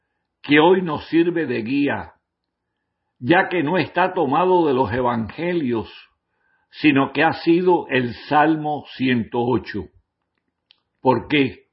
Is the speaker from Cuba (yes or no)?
yes; Cuba; como familia cubana que somos